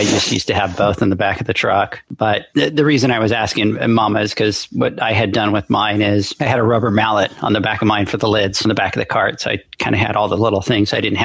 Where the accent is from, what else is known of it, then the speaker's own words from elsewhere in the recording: California, United States; So I come from California. It was all suction side, not one.